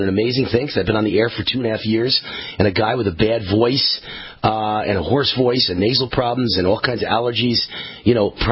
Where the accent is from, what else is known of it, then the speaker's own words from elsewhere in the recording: New York, United States; Yeah, you know, I come from your area. You know, I'm a New Yorker